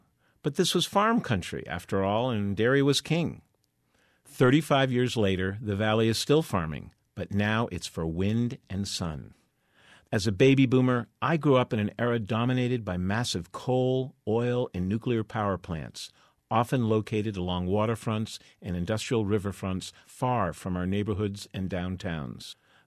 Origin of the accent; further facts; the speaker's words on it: Panton, Vermont, United States; a sublime stretch of cropland adjacent to Dead Creek in my hometown of Panton.